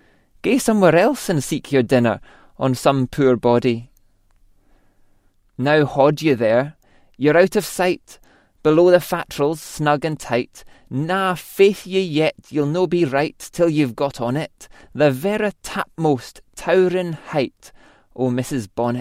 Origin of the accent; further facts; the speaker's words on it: Greenock, Scotland, United Kingdom; My hometown of Greenock on the River Clyde is home to the oldest Burns Club in the world, known as the Mother Club.